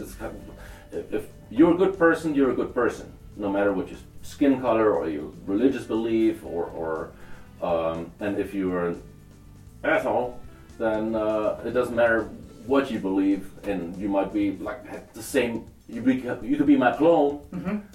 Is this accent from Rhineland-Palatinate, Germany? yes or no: yes; Ludwigshafen, Rhineland-Palatinate, Germany; It's the southwest of Germany. I always say it's like an hour south of Frankfurt. The city is called Ludwigshafen.